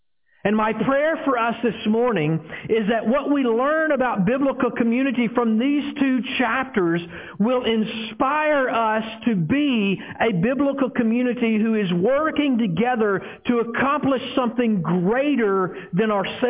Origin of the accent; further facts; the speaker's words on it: Tupelo, Mississippi, United States; Growing up in Tupelo, the neighborhood that I lived in, I could just about tell you who lived in every house on the street we lived on.